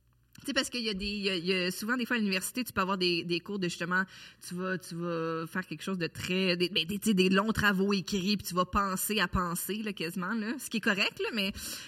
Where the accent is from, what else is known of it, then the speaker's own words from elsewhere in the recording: Laval, Quebec, Canada; moi, je partais de la banlieue, je viens de Laval, puis là, j'allais à l'université.